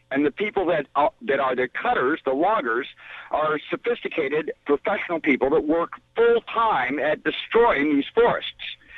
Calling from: Mendocino, California, United States; Hi, yes, I'm also from Mendocino

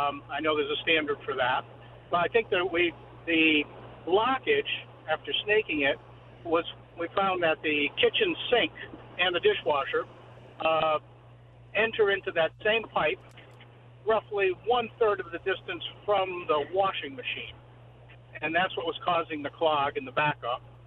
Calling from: Huntington, Massachusetts, United States; Huntington, Massachusetts.

